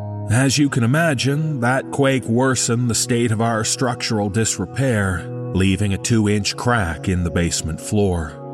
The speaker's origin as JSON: {"language": "English", "town": "Vancouver", "region": "British Columbia", "country": "Canada", "tie": "born or raised there", "said": "I grew up in Vancouver but had never even heard of this school."}